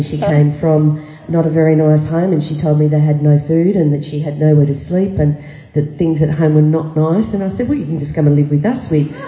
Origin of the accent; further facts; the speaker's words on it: Kingaroy, Queensland, Australia; also born or lived in Bundaberg / Brisbane / Dalby / Innisfail; I was born in Kingaroy, and as I said, we moved around the state quite a bit. My dad was a bank manager, so we spent time in Bundaberg, Brisbane, Dalby, 8 years up in far north Queensland in Innisfail, so we moved around a lot.